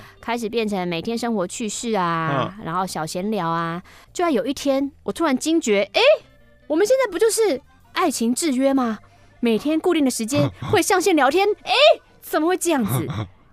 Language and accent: Chinese; Taiwan; 我是一位台湾宅宅。当年我30岁